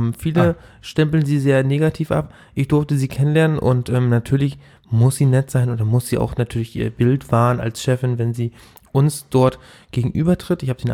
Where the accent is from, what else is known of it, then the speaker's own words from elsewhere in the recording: Germany; ich bin Deutscher